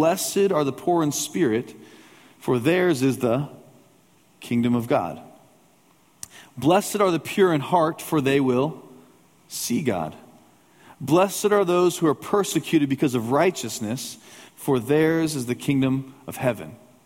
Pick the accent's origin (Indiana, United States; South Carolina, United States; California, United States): Indiana, United States; Lafayette; In my hometown in Lafayette, Indiana, I can take you to this old home that I've known since I was a small child.